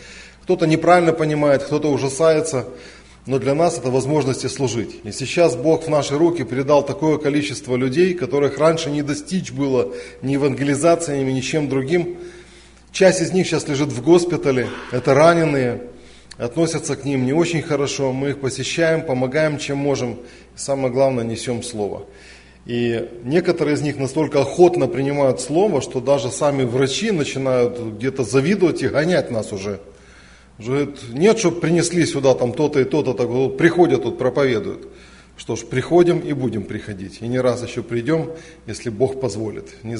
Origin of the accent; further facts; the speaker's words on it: Kyiv, Ukraine; я из Киева, из церкви Преображения.